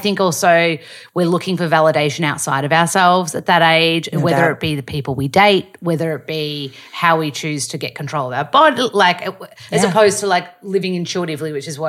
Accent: Australia; as an Aussie

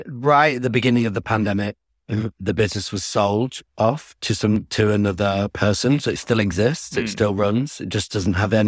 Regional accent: Ramsbottom, North West England, United Kingdom; Growing up in Ramsbottom was not, wasn't all bad.

